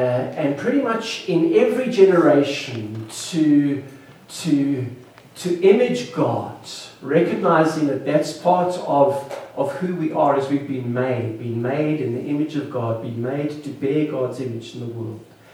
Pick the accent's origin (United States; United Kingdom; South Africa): South Africa; As Sharon said … from South Africa.